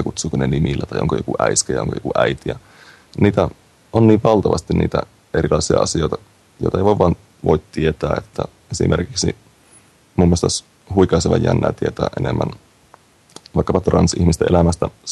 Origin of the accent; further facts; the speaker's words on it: Oulu, North Ostrobothnia, Finland; Mä oon ihan Oulusta, on koko elämäni on täällä Oulussa asunut.